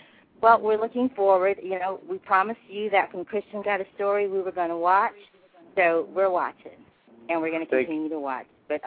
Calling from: Tennessee, United States; I'm calling from Tennessee.

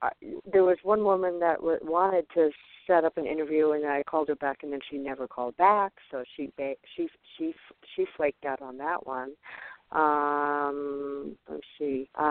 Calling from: Arizona, United States; I'm calling from Arizona.

